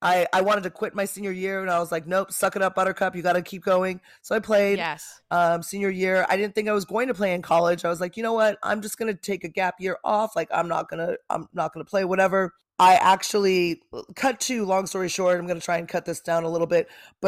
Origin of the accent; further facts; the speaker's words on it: Manhattan Beach, California, United States; Well, I also live in the land of the trees, i.e. Manhattan Beach. It's where I grew up and in California.